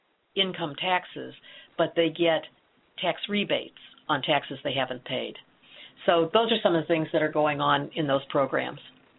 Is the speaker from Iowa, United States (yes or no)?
yes; Dubuque, Iowa, United States; And I just remember one in Dubuque, which is kind of my hometown